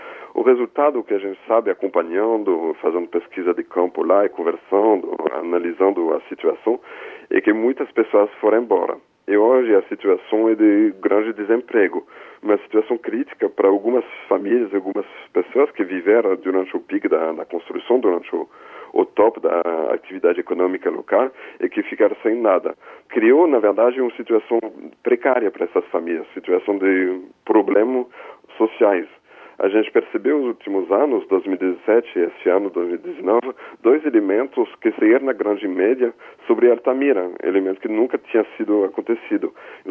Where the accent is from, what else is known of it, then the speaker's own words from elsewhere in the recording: France; Portuguese is a second language; E como eu sou francês, eu já tinha um certo gosto para essa música